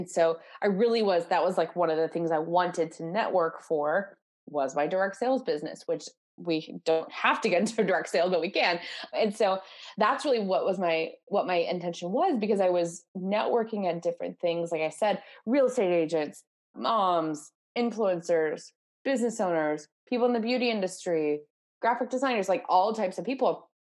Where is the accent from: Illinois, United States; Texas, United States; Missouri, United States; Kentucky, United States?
Texas, United States; I grew up in Texas, in North Texas, went to a small school in Arkansas